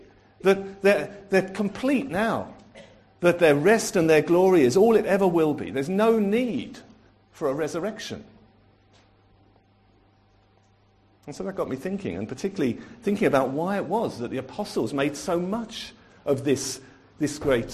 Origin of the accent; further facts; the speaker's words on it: United Kingdom; And being very British, we need to leave the lady the family the space and to just adjust.